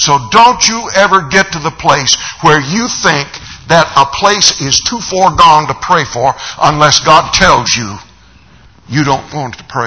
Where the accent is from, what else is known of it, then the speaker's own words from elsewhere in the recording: United States; I'm an American from the top of my head to the sole of my feet.